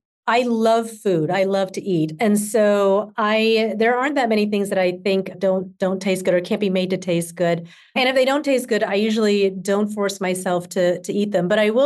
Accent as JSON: {"language": "English", "region": "Georgia", "country": "United States", "tie": "born or raised there", "lives_now": "California, United States", "said": "I mean, I live in California, so it's doable to get out to Hawaii, but I grew up in Georgia."}